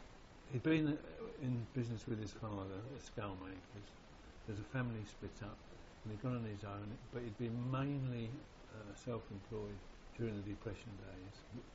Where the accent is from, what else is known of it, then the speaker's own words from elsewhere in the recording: Islington, London, United Kingdom; born there; I was born in Islington at 38 Ferntown Road. That's F-E-R-N-T-O-W. In SN5.